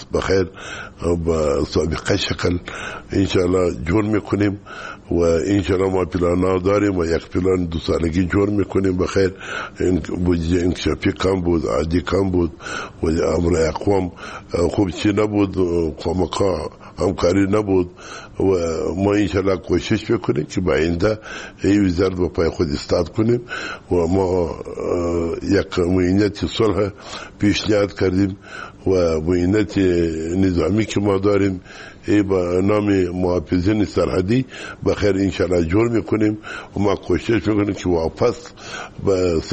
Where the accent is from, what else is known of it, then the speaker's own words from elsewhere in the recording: Kandahar, Afghanistan; ما از کندهار هستیم